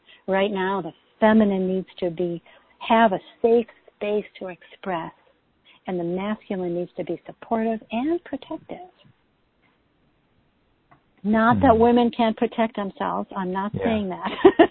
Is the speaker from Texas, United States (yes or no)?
no; Chicago, Illinois, United States; now in New Mexico, United States; you're a fellow New Mexican, and I am originally from the Chicago area, so very funny.